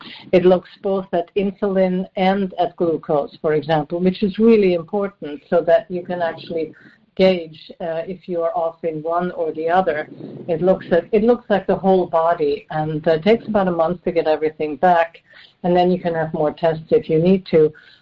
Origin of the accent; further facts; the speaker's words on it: Switzerland; fresh fish was only available when you actually fished it from the lake when I was growing up in Switzerland.